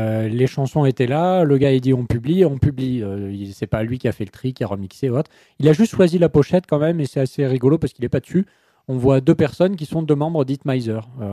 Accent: Portland, Oregon, United States; quand on sort un album qu'on est de Portland, bah, on diffuse sur la côte ouest

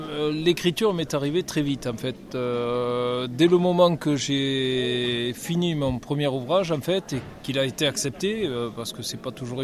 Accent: Occitanie, France; Alors, je suis de l'Aveyron, je suis né en Aveyron, et j'habite Valady, non très loin de Rodez, entre Rodez et de Cazeville.

